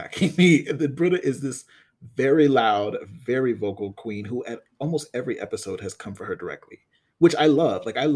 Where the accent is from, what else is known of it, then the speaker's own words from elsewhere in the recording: New York, United States; Like, I'm from New York. I'm that girl where I come from.